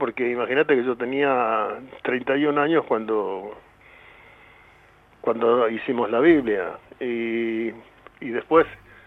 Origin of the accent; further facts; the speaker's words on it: Río Cuarto, Córdoba, Argentina; born there; now in Quilmes, Argentina; Río Cuarto está en mi corazón, tengo muchos familiares ahí. Me siento cordobés de nacimiento, lógicamente.